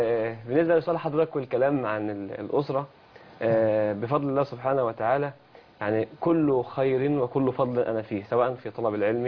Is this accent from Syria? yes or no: no; El Hamool, Kafr El Sheikh Governorate, Egypt; في بلدتي مركز الحمول المحافظة كفر الشيخ